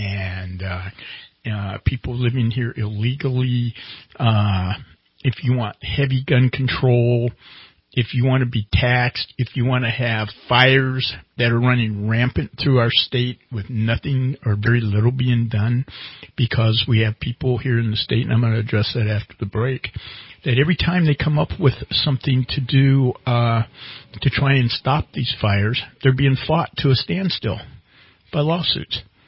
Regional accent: California, United States; when I tell them I'm from California, I don't get, oh man, that must be cool.

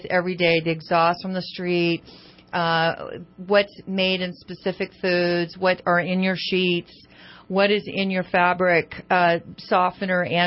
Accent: United States; being an American at that point

